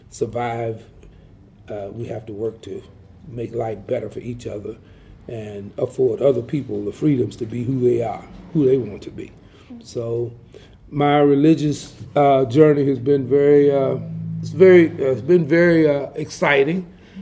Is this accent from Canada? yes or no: no; the South, United States; Well, growing up in the South on a farm, working in the fields